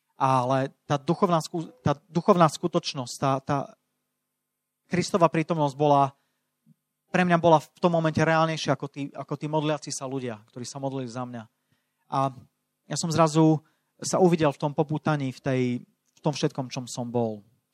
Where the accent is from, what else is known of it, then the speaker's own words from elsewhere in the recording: Košice, Košice Region, Slovakia; Som z Košíc, mám 36 rokov